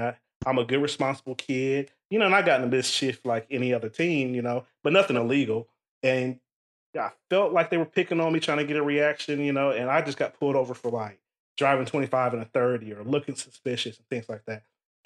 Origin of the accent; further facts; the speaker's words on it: Ohio, United States; I'm from Ohio. I grew up in the inner city, you know